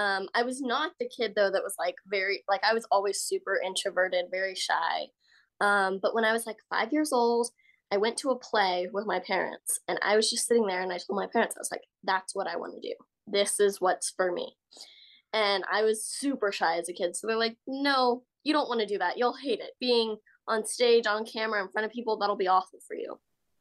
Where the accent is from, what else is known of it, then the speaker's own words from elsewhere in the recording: Texas, United States; I'm from Texas.